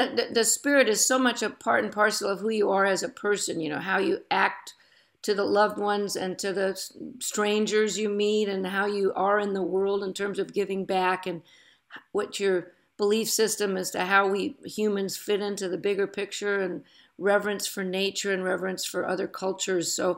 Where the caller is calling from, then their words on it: California, United States; I'm up in Marin County in Northern California, about 20 minutes north of the Golden Gate Bridge.